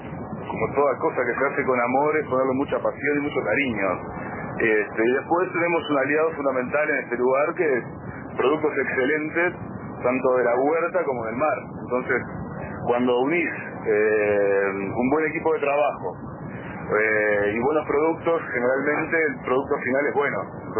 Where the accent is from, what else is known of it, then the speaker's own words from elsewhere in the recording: Rocha, Uruguay; decir que soy de Rocha. Realmente lo disfruto. Disfruto mucho de mi lugar y disfruto mucho de trabajar en el lugar donde vivo.